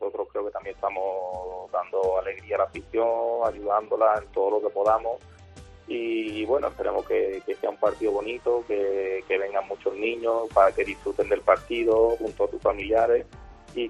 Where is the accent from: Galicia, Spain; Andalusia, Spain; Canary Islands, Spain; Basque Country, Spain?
Andalusia, Spain; Paradas; Y la de Paradas, sí.